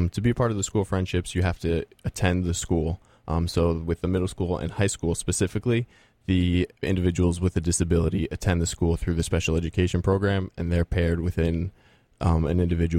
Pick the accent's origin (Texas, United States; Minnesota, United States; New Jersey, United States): New Jersey, United States; I'm from New Jersey originally